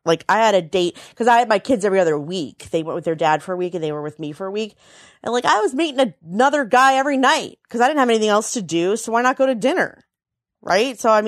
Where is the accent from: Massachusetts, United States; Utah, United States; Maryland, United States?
Maryland, United States; Frederick; I grew up in Frederick, Maryland. It's near the mountains. And at the time, it was not as developed as it even is now, which isn't saying much. But, like, it's an hour north of Washington, an hour east of Baltimore.